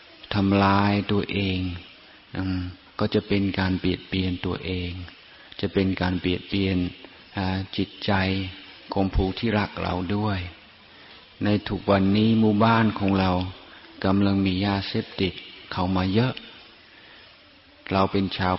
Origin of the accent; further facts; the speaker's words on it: Isan, Thailand; เราเกิดเป็นคนอีสานเกิดเป็นคนไทยเราเป็นชาวพุทธ